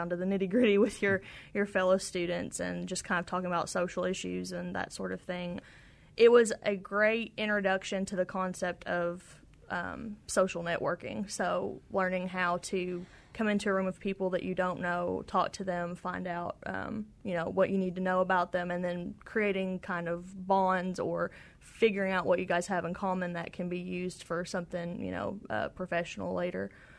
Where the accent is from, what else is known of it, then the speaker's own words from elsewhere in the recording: West Liberty, Kentucky, United States; I'm actually from West Liberty, which is about 30 miles away from Moorhead.